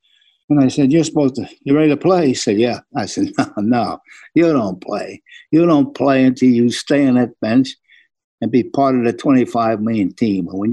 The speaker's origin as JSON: {"language": "English", "region": "New York", "country": "United States", "tie": "born or raised there", "said": "Growing up in New York, I knew the mystic of the Yankees."}